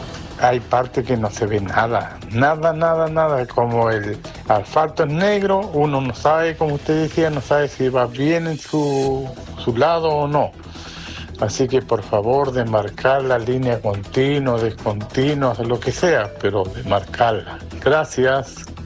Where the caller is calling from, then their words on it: Puerto Varas, Los Lagos, Chile; Soy de Puerto Vara y constantemente estoy viajando a Lerce, camino a la colonia